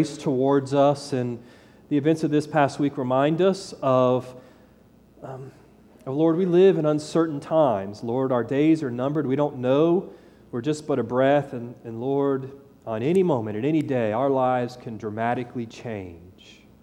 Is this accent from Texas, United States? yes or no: no; Titusville, Florida, United States; I grew up in Titusville, so Orlando was close for us.